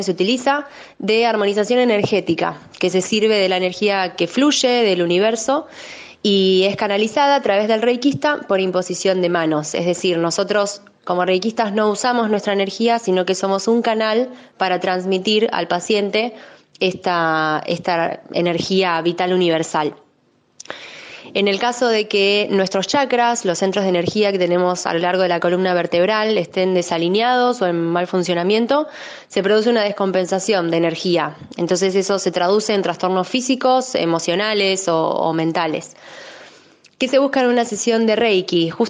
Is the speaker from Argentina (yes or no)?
yes; Lomas de Zamora, Buenos Aires Province, Argentina; de Lomas de Zamora, Buenos Aires, Argentina, el sur del Gran Buenos Aires.